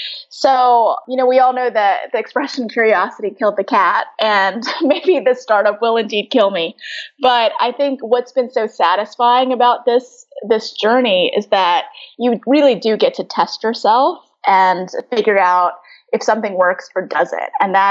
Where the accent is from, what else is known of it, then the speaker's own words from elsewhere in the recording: Texas, United States; I'm from Texas.